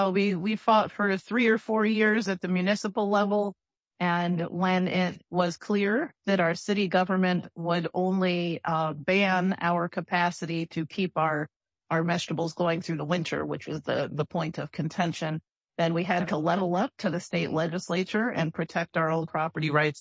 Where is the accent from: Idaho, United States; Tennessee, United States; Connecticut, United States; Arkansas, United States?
Connecticut, United States; I'm a city girl. I'm from the New England, Southwest Connecticut area. I didn't grow up gardening anything.